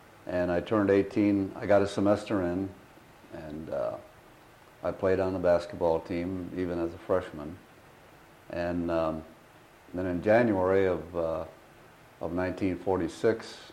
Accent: Ashland, Wisconsin, United States; I was born and raised in Ashland, Wisconsin, right up on Lake Superior.

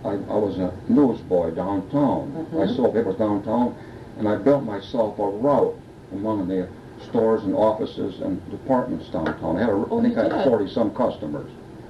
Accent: Lansing, Michigan, United States; I was born and raised in Lansing. Graduated from Eastern High School. Took some courses at MSU.

